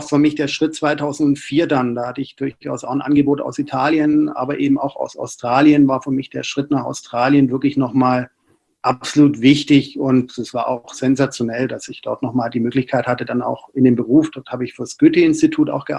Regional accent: Esslingen, Baden-Württemberg, Germany; now in Berlin, Germany; in Berlin hat es mir relativ leicht gemacht, dass zwei ja, Weggefährten aus Esslingen damals tatsächlich dann auch studientechnisch nach Berlin gekommen sind. Also ich hatte immer so eine kleine schwäbische Community dann in Berlin.

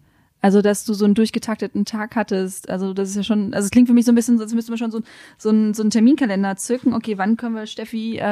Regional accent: North Rhine-Westphalia, Germany; Ich komme aus dem Münsterland, auch ein NRW-Kind.

